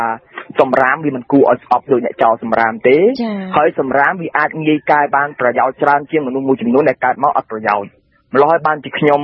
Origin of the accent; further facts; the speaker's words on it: Battambang, Cambodia; born there; ខ្ញុំពិតជាកើតនៅបាត់ដំបងក៏ប៉ុន្តែប្រទេសកម្ពុជាទាំងមូលវាជាស្រុកកំណើតរបស់ខ្ញុំ